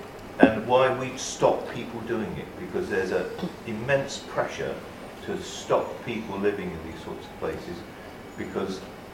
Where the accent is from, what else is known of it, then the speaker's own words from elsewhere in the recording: South East England, United Kingdom; now in York, United Kingdom; I come from North Kent